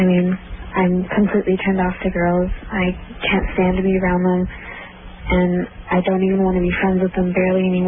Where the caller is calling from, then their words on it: Vancouver, Washington, United States; Vancouver.